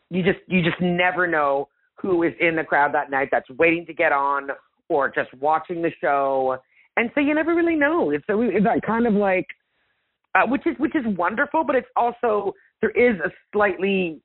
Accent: Canada; I'm Italian, but I'm Anglo. Like I'm Canadian. My mother was of British heritage and I don't speak Italian.

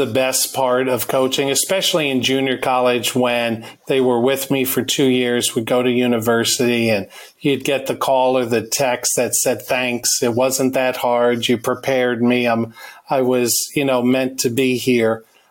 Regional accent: New York, United States; And, short story, we grew up in New York, right north of the city.

